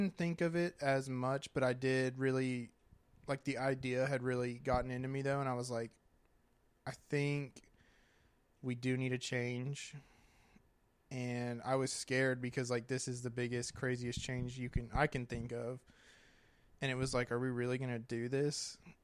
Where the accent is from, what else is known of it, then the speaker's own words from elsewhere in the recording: Texas, United States; Like, we're from Texas. Like, we've always lived in small town Texas, like, areas. The biggest place we lived was Fort Worth, or you lived in Austin.